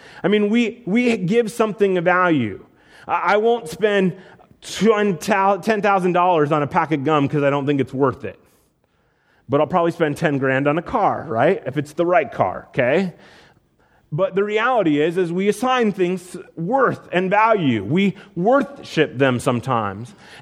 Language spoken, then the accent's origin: English; Iowa, United States; Okay, I grew up in Iowa. I know all about combines.